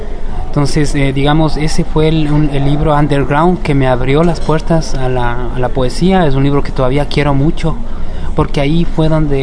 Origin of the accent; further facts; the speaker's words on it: Ecuador; no soy un irreverente como se me ha tratado un poco en mi país, tampoco soy un parricida, porque amo mucho la literatura de nuestros viejos escritores